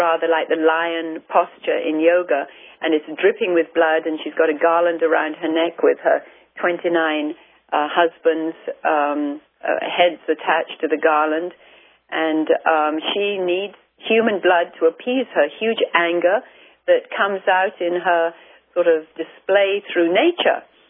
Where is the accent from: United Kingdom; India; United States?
India; moved away as an adult; I was born and raised in India, lived there for the first 20 years of my life